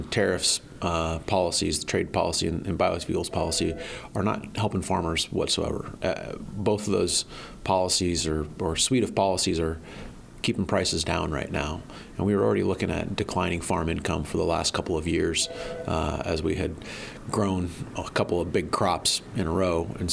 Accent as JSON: {"language": "English", "town": "Mingo", "region": "Iowa", "country": "United States", "said": "Originally from Mingo, Iowa."}